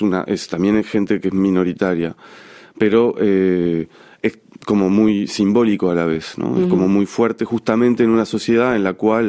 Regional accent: Uruguay; moved away; Después con mis padres nos fuimos de Uruguay por la situación política, porque el país estaba al borde de un golpe de Estado.

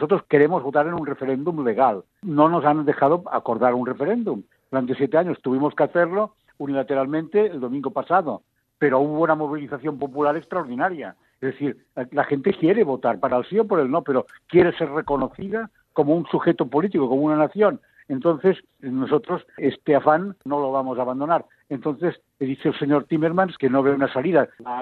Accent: Catalonia, Spain; yo soy catalán de origen, hablo catalán, pienso en catalán, quiero mi bandera catalana

